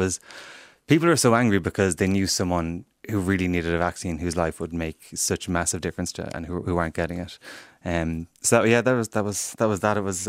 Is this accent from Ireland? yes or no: yes; Ballyhaunis, Connacht, Ireland; I was like, "You know, I'm from Ballyhaunas," and his face just dropped.